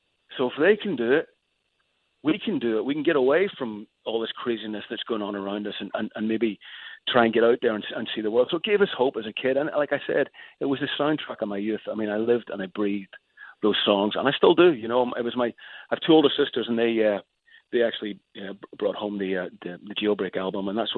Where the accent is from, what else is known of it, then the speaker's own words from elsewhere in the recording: Northern Ireland, United Kingdom; And as a kid growing up in Northern Ireland, we were so starved at that time of bands coming over to play